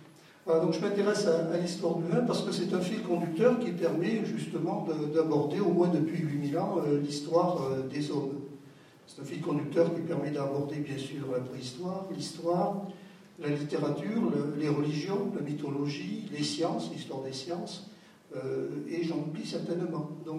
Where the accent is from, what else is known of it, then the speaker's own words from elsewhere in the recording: Brive-la-Gaillarde, Nouvelle-Aquitaine, France; Je suis briviste, je suis né à Brive.